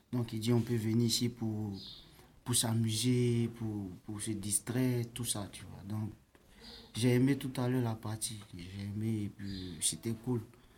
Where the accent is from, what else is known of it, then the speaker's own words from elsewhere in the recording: Yopougon, Abidjan, Côte d’Ivoire; Je viens de la Côte d'Ivoire.